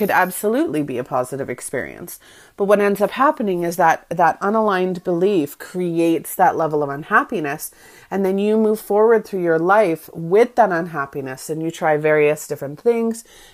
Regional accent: Canada; We were living in a new province, and I'm from Canada, so we were living in a new province

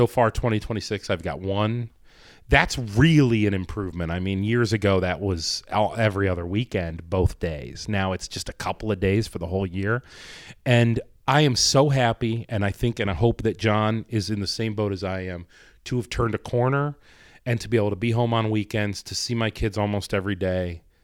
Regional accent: United States; also born or lived in Italy; I was born and raised in America, so like I'm more used to American pizza than I am Italian pizza.

